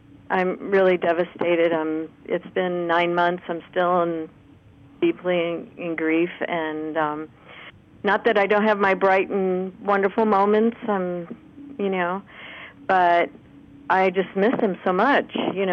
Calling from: Mariposa, California, United States; Mariposa, California.

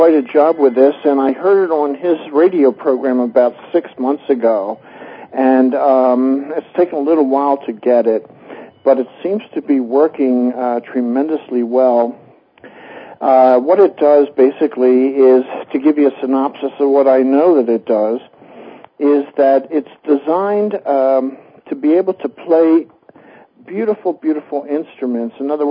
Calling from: Rochester, New York, United States; I'm calling from Rochester, New York.

